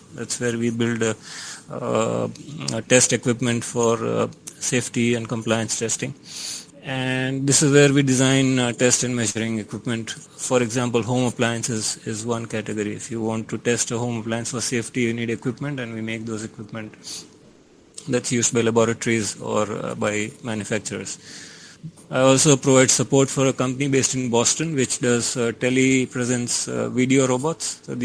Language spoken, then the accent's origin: English; Mumbai, Maharashtra, India; I'm based out of Mumbai, born and brought up in Mumbai.